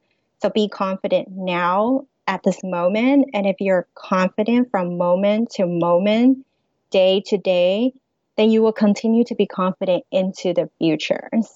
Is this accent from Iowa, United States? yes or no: no; Los Angeles, California, United States; also born or lived in China; I am 100% of Chinese descent. I was born in China, but I grew up in Los Angeles, and I'm married to Taiwan because my husband is Taiwanese.